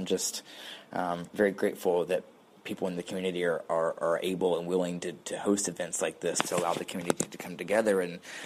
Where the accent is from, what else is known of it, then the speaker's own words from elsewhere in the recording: Augusta, Georgia, United States; I'm from Augusta, Georgia. I identify as a 24-year-old trans male